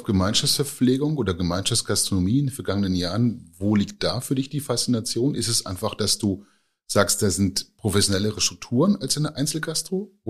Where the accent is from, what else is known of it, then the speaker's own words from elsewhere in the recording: Northern Germany, Germany; ich bin ja auch als Norddeutscher aufgewachsen